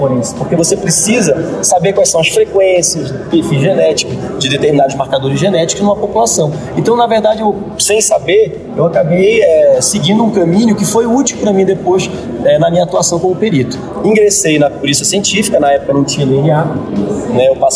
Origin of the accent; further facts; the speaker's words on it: Amapá, Brazil; eu sou do Amapá, né, pessoal? Gente que até nem sabe se existe o Amapá, né?